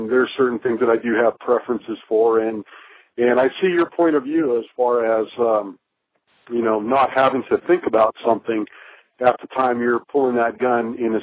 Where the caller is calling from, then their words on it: Nevada, United States; and I'm calling from Nevada.